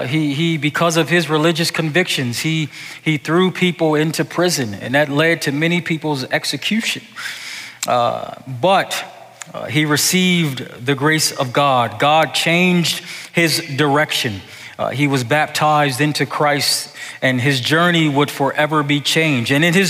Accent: Buffalo, New York, United States; I grew up in Buffalo. Where I grew up, there are always rough roads. I would assume that's because in Buffalo, it just seems to be always cold weather.

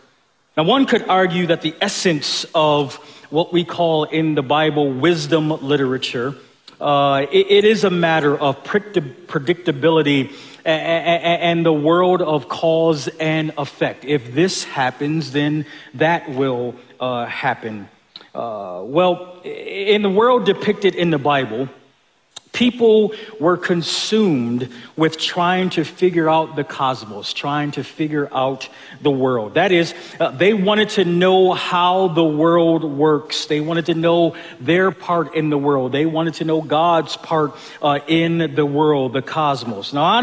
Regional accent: Buffalo, New York, United States; I'm planning a trip to my hometown of Buffalo to celebrate my 30-year high school reunion.

